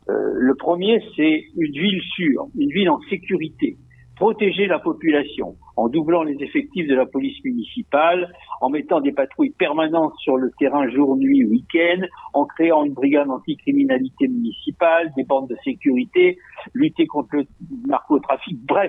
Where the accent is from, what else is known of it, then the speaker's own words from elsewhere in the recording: Saintes, Nouvelle-Aquitaine, France; born there; Je suis né à Sainte. J'ai 3 générations de ma famille et de ma belle-famille qui sont saintaises.